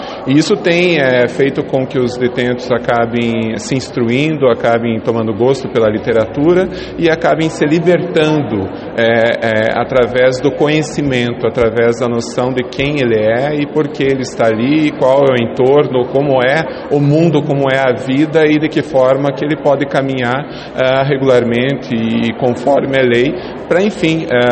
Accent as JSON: {"language": "Portuguese", "town": "União da Vitória", "region": "Paraná", "country": "Brazil", "tie": "born or raised there", "said": "vir para a União da Vitória, Porto União da Vitória, porque é a minha terra natal, é onde eu tenho as minhas raízes, né?"}